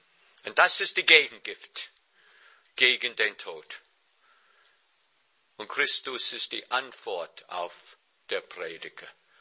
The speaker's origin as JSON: {"language": "German", "town": "New York City", "region": "New York", "country": "United States", "second_language": "German", "said": "Ich komme aus New York."}